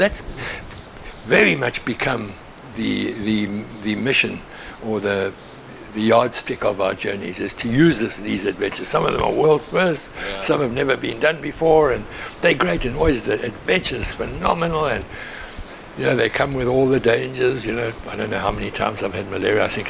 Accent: KwaZulu-Natal, South Africa; born there; I was born here in Zululand, north of the Tugela River, and I was the youngest of three boys, and born of a missionary family and teachers

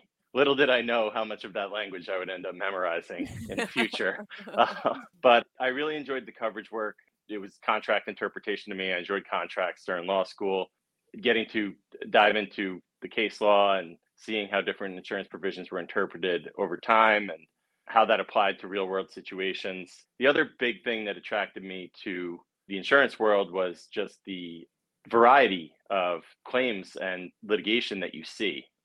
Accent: New York, United States; I wanted to stay in the New York area. I grew up on Long Island.

